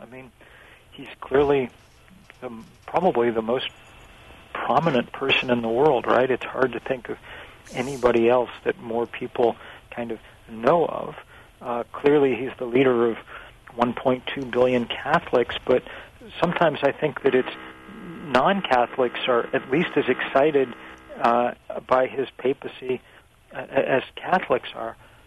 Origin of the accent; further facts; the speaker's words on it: Vermont, United States; because I'm from Vermont, right?